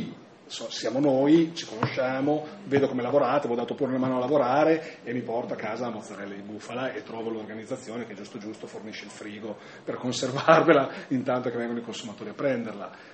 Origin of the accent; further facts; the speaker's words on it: Carpi, Emilia-Romagna, Italy; sono di Carpi